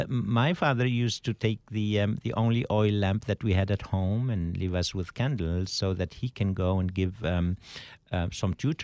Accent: Tunisia; moved away as an adult; I'm originally from North Africa, Tunisia.

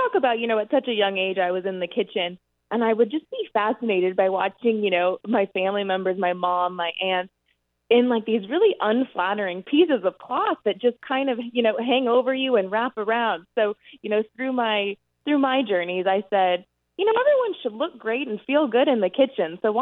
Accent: California, United States; I grew up in California, and, Sunday was like, the day you make, your four-hour sauce, your meatballs, brajol.

